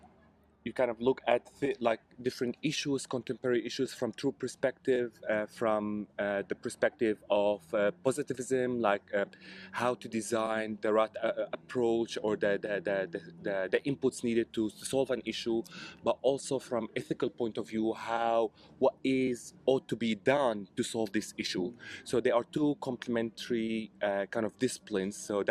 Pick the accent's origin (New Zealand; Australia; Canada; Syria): Syria; English is a second language; moved away as an adult; now in United States; So I was born and raised in Syria until 2014. I decided to leave the country, or like late 2013, I decided to leave the country. And I initially left to the US where I started learning English.